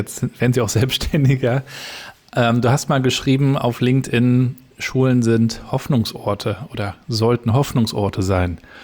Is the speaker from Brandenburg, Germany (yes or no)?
no; Rostock, Mecklenburg-Vorpommern, Germany; Wir sind Rostocker.